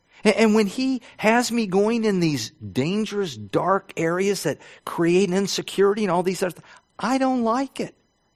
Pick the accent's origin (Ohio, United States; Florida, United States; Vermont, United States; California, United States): Ohio, United States; Cincinnati; And I grew up in Cincinnati, and so when it came time to park, I didn't want to pay for parking.